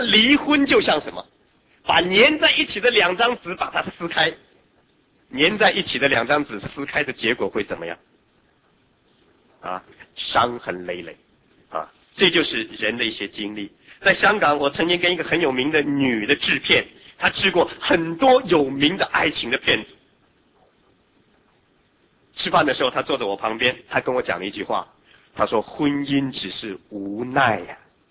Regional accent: China

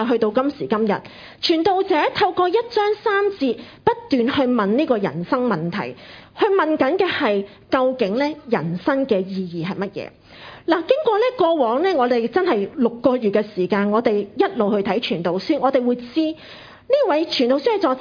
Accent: Guangdong, China; 好像我們廣東人所說，辛苦搵來自在食

